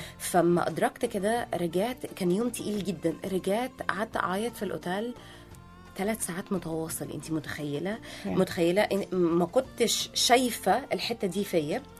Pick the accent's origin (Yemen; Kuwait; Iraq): Kuwait; born there; كمان انا مولودة في الكويت اصلا